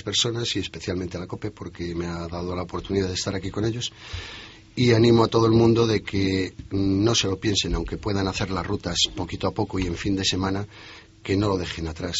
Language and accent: Spanish; Toro, Castile and León, Spain; a Toro Zamora, que es de donde yo soy.